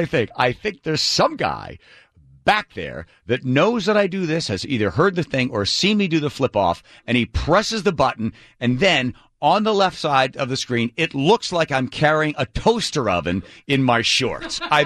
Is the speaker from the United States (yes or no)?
no; Ireland; Let me tell you something. I'm Irish.